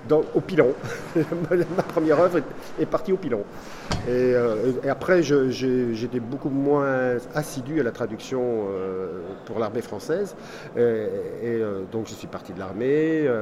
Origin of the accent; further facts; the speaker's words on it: Nantes, Pays de la Loire, France; je suis nantais comme l'Atalante et que lorsque j'ai connu l'Atalante, j'étais à 7 minutes à pied.